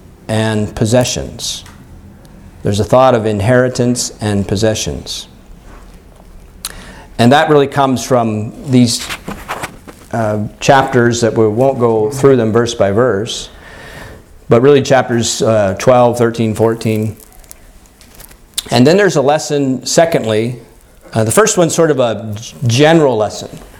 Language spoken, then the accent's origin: English; United States; you have to forgive me, I grew up in the United States, and the presidents of the United States that we all know from history are the ones that were in presidency during war times